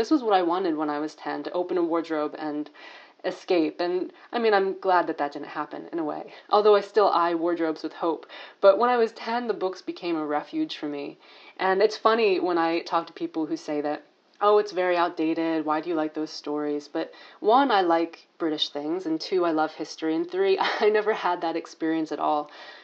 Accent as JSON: {"language": "English", "region": "New York", "country": "United States", "said": "I'm from New York State in the USA."}